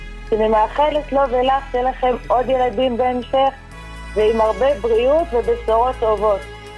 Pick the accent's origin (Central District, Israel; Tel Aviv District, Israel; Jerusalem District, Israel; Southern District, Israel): Jerusalem District, Israel; Jerusalem; אני מירושלים.